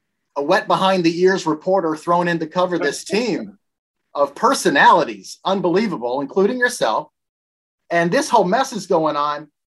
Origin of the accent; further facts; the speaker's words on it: Tennessee, United States; I'm an outsider. I'm from Tennessee.